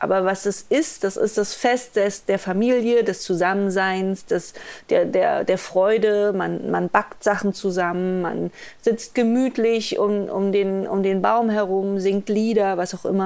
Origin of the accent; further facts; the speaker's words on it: East Germany, Germany; Ich komme aus der DDR. Wir haben da nichts. Gab's nicht.